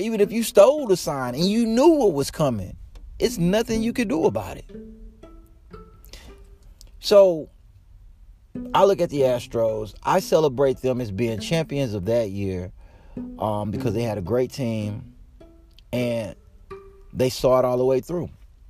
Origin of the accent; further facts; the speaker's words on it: Houston, Texas, United States; Growing up in Houston, I remember Jeff Bagwell when he came up.